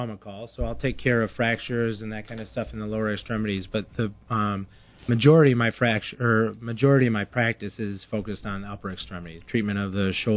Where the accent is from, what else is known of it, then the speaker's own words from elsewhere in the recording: Grand Ledge, Michigan, United States; now in Holland, United States; I'm a Michigan native. I grew up in Grand Ledge.